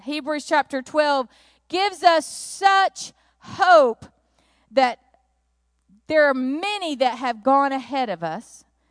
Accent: Alabama, United States; this is about 2 hours from where I grew up in South Alabama.

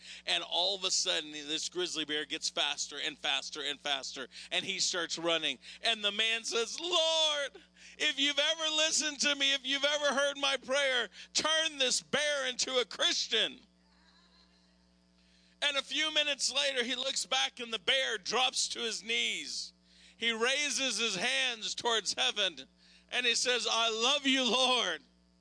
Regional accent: Dayton, Ohio, United States; also born or lived in Tulsa / Colorado; We grew up in Ohio. We lived and were born and raised in Dayton. And I went off to Oral Roberts University, so I spent some time in Tulsa

